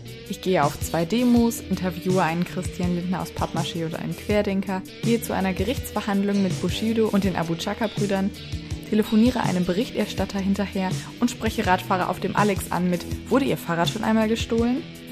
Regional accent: Rostock, Mecklenburg-Vorpommern, Germany; also born or lived in Dresden; Als gebürtiger Rostocker und Ex-Dresdner dachte ich, ich kenne Städte mit Persönlichkeit.

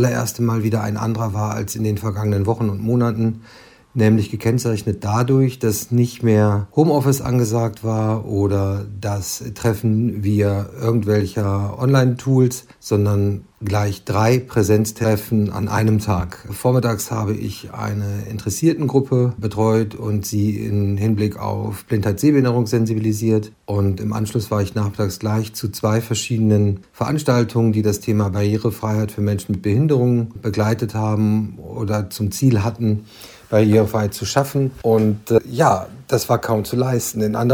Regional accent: Hannover, Lower Saxony, Germany; ich komme aus Hannover

